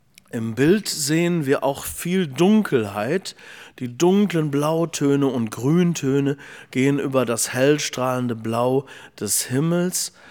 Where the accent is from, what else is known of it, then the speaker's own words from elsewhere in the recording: Essen, North Rhine-Westphalia, Germany; Meine Eltern waren beide sehr enge Mitarbeiter vom Pfarrer Wilhelm Busch in meiner Heimatstadt Essen.